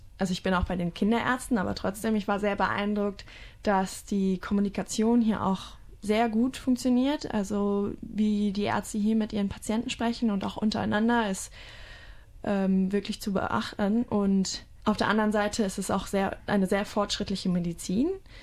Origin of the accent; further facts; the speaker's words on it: Frankfurt, Hesse, Germany; Ich bin 23 Jahre alt und ich komme aus Frankfurt, aus Deutschland. Und bin zurzeit hier in Brisbane